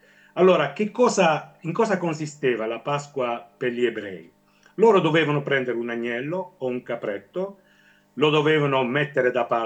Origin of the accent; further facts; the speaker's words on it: Manfredonia, Apulia, Italy; vengo da Monfredonia, sono nativo di Monfredonia